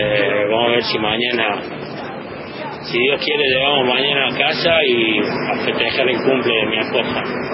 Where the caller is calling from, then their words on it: Villa del Rosario, Córdoba, Argentina; de Villa del Rosario, chofer de camión